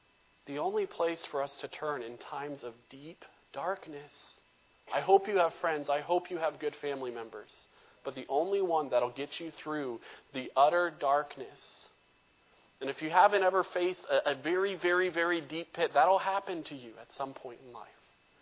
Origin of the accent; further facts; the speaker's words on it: North Carolina, United States; I grew up in North Carolina. We had 1,000 acres of woods all around us.